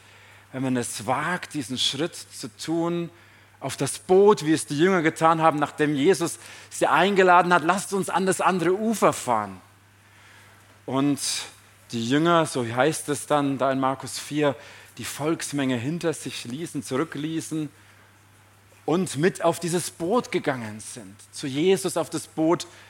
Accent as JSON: {"language": "German", "town": "Schweinfurt", "region": "Bavaria", "country": "Germany", "tie": "born or raised there", "said": "aber ich bin in Schweinfurt aufgewachsen, also nicht weit weg von hier."}